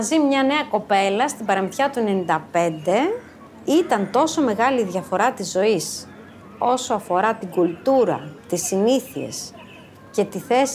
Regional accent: Amaliada, West Greece, Greece; now in Paramythia, Greece; Κατάγομαι από την Αμαλιάδα, σπούδασα στην Πάτρα

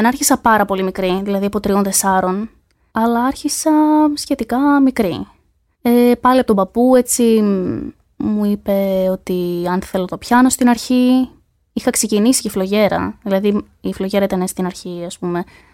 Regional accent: Corfu, Ionian Islands, Greece; εγώ μεγαλωμένη στην Κέρκυρα, μισή Κερκυρά, μισή Θεσσαλονίκη, αλλά στη ζωή μου όλα τα παιδικά μου χρόνια τα θυμάμαι στην Κέρκυρα, στο πολύ όμορφο νησί της Κέρκυρας

